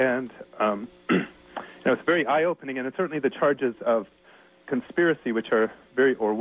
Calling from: Santa Cruz, California, United States; And I'm calling from Santa Cruz

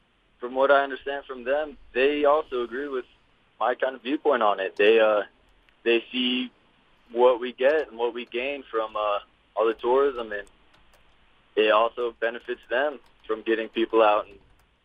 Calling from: Utah, United States; I'm from Utah. And okay. Growing up there, I was near a lot of national parks

